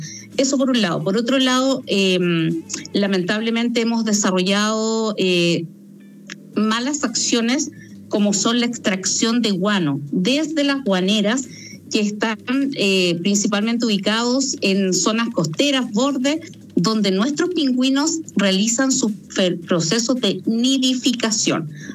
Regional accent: Chile; seríamos nosotros como chilenos los que seríamos los culpables

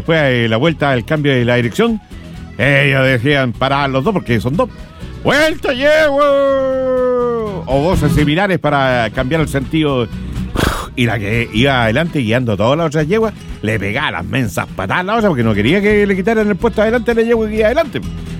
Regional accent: Quirihue, Ñuble, Chile; yo soy de Quirihue

